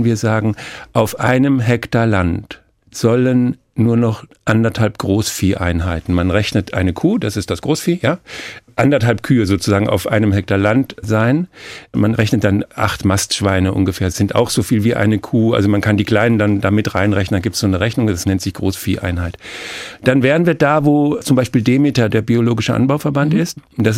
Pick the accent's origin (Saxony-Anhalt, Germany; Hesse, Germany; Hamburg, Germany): Hesse, Germany; was man eigentlich als Hesse mit einem Bayern nicht machen sollte